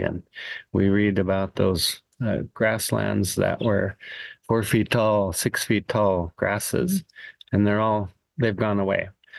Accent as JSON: {"language": "English", "town": "Fort Peck", "region": "Montana", "country": "United States", "said": "And then I'm from Fort Peck. My reservation is in northeastern Montana."}